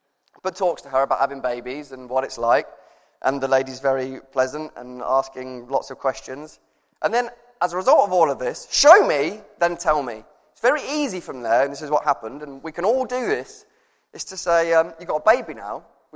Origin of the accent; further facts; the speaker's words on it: England, United Kingdom; But because we're English, he said, no, don't make me a chicken pie.